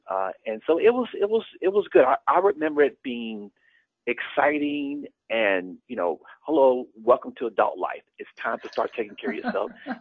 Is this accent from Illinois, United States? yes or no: no; Louisiana, United States; So I was born and raised in Louisiana, so a small city in southwest Louisiana.